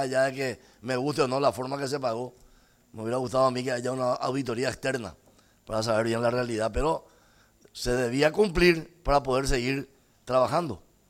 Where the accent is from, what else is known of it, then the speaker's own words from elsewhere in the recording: Paraguay; como correligionario y como paraguayo, estar orgulloso y sentirme satisfecho y feliz